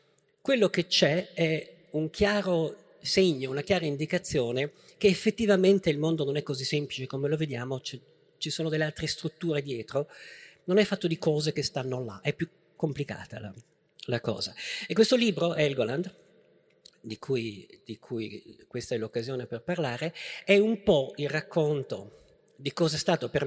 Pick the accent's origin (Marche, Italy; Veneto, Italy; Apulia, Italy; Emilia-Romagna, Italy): Veneto, Italy; Verona; io sono di Verona, quindi spesso andavo avanti e indietro fra Bologna e Verona